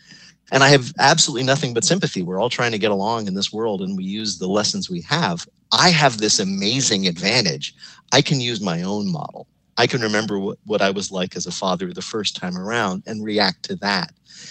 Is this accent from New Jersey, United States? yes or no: yes; New Jersey, United States; around the same time I grew up in suburban New Jersey.